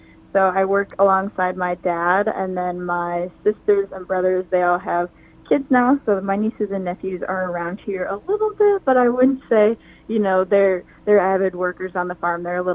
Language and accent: English; Litchfield, United States; I love my hometown, and I'm sure everybody says that, but I just have so much appreciation for my hometown